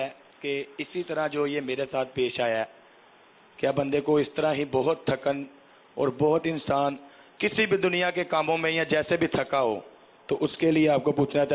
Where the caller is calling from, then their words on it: Sialkot, Punjab, Pakistan; سیالکوٹ سے عرض کر رہا ہوں.